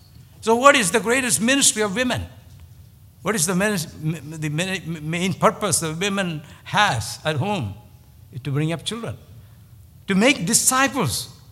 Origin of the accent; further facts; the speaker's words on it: India; When I was growing up in India, we didn't have any nursing home.